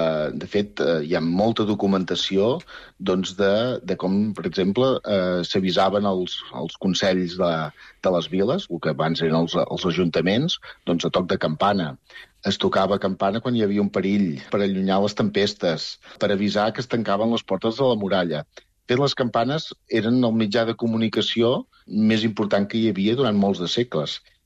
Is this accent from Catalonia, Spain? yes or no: yes; Olot, Catalonia, Spain; Per exemple, jo soc d'Olot, i la campana dels quarts és del segle XIV